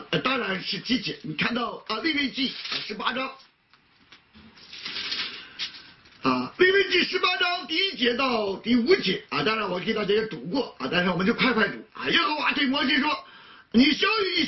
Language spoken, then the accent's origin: Chinese; northern China, China; 我是北方人，我喜欢吃馒头啊